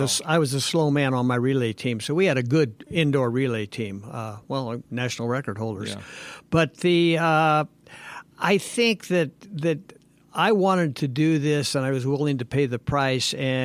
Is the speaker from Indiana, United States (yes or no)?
yes; Indiana, United States; The sea has a lure, and it certainly did for me growing up in Indiana. I never saw the ocean till I went east to school.